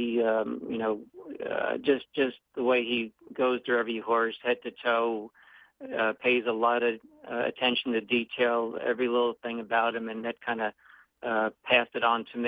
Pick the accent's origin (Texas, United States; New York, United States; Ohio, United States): New York, United States; And eventually, when Mark Cassie left New York, I stayed in New York, being that was my hometown